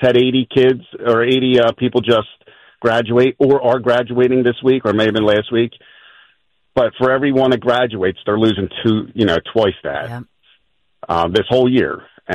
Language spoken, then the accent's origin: English; Frankfort, United States; We grew up in Frankfort. He grew up on Bridge Street. I grew up on the street behind him, Granite Street.